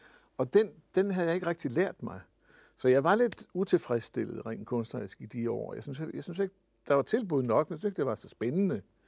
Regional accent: Jutland, Denmark; now in Vendsyssel, Denmark; Altså, jeg er født jyde, det kan man sikkert høre.

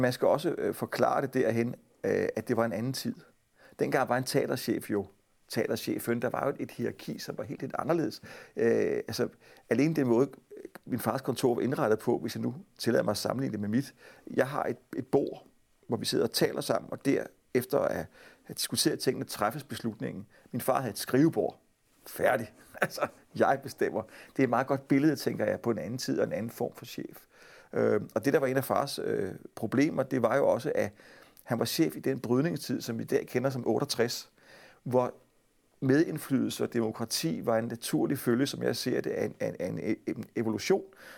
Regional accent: Odense, Region of Southern Denmark, Denmark; born or raised there

